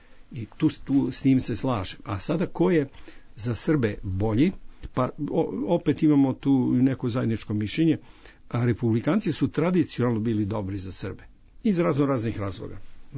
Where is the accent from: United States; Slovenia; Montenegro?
United States; ja kao Amerikanac, a pritom Srbin, ja tu sam emocionalno zaista vezan